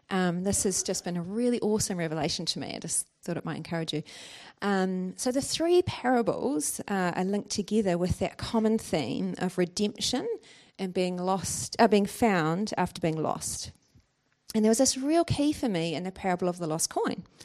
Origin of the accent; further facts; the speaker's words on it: New Zealand; A white, normal, middle class girl growing up in New Zealand with that secret side of your life, it's just kind of, it was a secret.